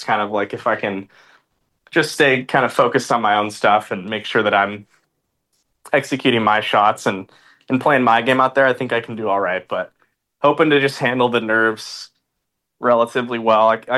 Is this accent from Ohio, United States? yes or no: no; Washington, United States; I grew up obviously in Washington and played a lot of tree lined golf